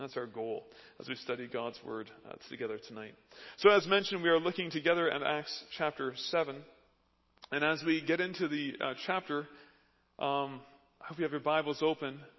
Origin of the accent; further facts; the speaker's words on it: Canada; If you don't know me, I am Canadian, born and raised.